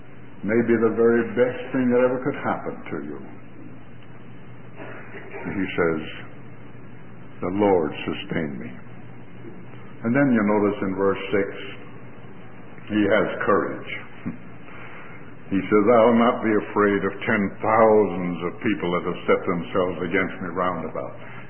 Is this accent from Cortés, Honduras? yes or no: yes; San Pedro Sula, Cortés, Honduras; I visited my hometown in San Pedro Sula